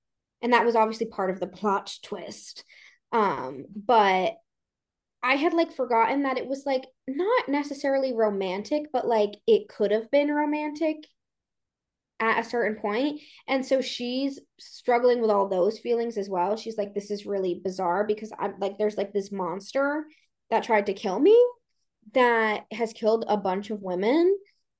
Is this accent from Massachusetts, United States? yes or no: yes; Massachusetts, United States; I grew up a lot in Massachusetts as well.